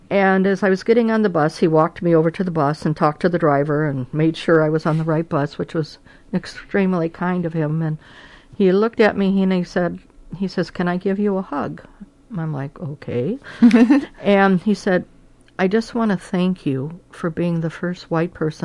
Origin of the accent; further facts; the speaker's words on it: Milwaukee, Wisconsin, United States; I grew up in the Milwaukee area, and Milwaukee to this day is the most segregated city in the country.